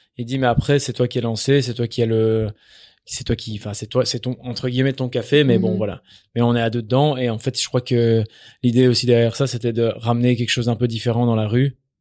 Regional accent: Mons, Wallonia, Belgium; Mais je viens de Mons.

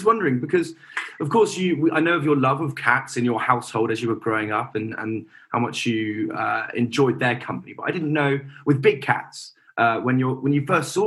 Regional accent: London, United Kingdom; I'm from London, or in England.

